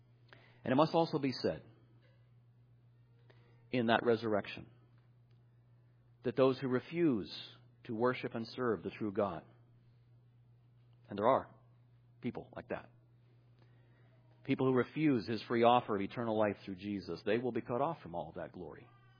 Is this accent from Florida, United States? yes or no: no; New York, United States; I grew up in a lovely little spot called upstate New York, and I had a fantastic family and a fantastic group of friends.